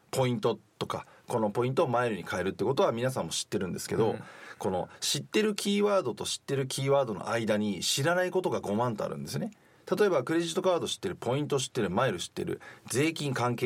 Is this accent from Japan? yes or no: yes; Tohoku, Japan; also born or lived in Tokyo; 東京で生まれて実は東北の方で育って、だ物心ついたら東北でいて、